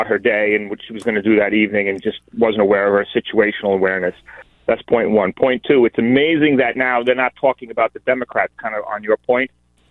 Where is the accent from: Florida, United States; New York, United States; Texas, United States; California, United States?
New York, United States; New York City; as you may hear from my accent, I grew up in New York City.